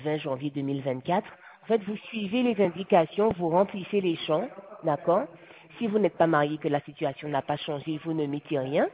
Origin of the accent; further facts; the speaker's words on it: Guadeloupe; born there; moi, je suis né en Guadeloupe, donc je mets 97, 120, 97.1, et à commune de naissance, je mets Pointe-à-Pitre.